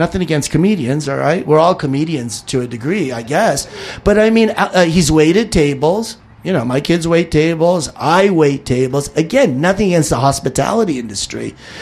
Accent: Los Angeles, California, United States; My brother and I, we grew up in Toluca Lake, North Hollywood, one block on the other side of Clybourne, you know, so you got Burbank on the one side and it's LA on the other.

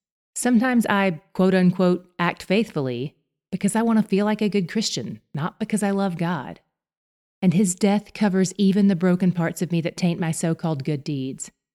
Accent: the South, United States; And I grew up in the South where they say it this way, You can't pour it out without getting a little on you.

